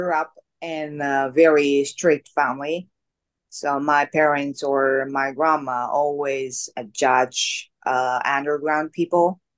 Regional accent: Nara, Japan; Yeah, from Nara.

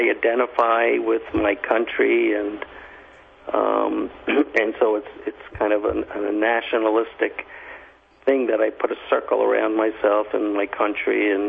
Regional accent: United States; And I'm an American.

